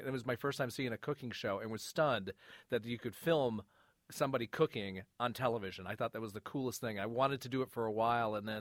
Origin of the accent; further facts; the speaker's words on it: Michigan, United States; I was confused because growing up in Michigan, I got to see Walk with Yan with Stephen Yan